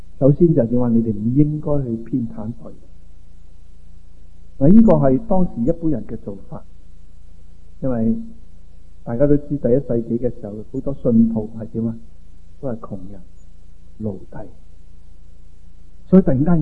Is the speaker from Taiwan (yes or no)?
no; China; 很多时候我们都知道我们中国人所讲的存于中形之外